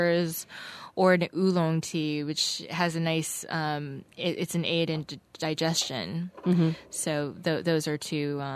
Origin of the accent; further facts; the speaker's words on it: United States; I've been a diehard coffee drinker growing up in the States